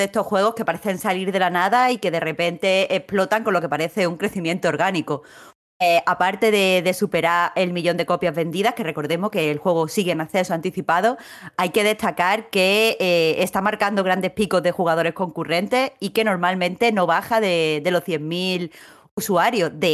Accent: Andalusia, Spain

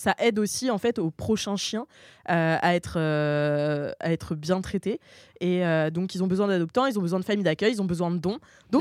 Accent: Nantes, Pays de la Loire, France; alors que je viens du centre-ville de Nantes.

